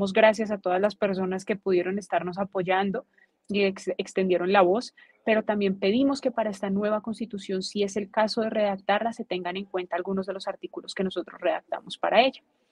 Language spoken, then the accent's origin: Spanish; Colombia; yo siento que como mujer y colombiana que vivió como extranjera pues todo lo que pasó en Chile